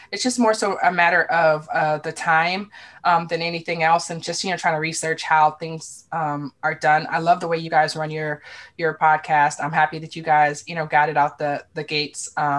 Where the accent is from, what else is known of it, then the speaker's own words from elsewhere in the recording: Washington, District of Columbia, United States; I'm from Northeast DC.